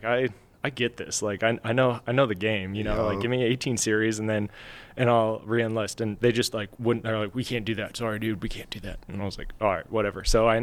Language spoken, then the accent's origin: English; Boise, Idaho, United States; also born or lived in California; I'm from Boise, Idaho. I grew up here. I'm a Californian, you know, God forbid. But I lived here for most of my life. So my mom moved me here when I was a kid.